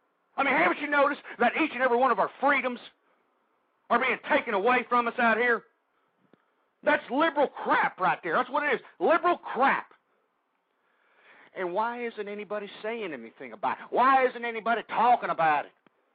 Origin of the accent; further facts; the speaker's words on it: Texas, United States; But I am from Texas, and I know Phil Graham, and he is a true conservative.